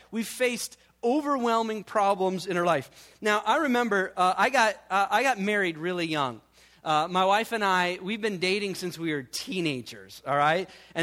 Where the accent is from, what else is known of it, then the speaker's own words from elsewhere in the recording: Midwest, United States; All right, we're from the Midwest, and we went to school in L.A. County.